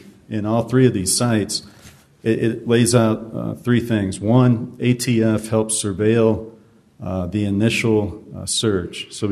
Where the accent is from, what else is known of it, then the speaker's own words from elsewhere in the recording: Albuquerque, New Mexico, United States; I'm from Albuquerque, New Mexico